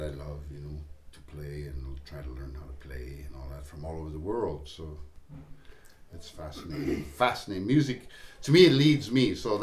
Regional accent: Alberta, Canada; I'm from Alberta. I grew up on a farm there. I live in Edmonton.

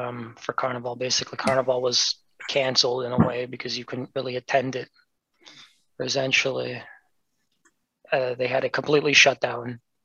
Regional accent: New York, United States; I'm a New Yorker. That's like in my blood.

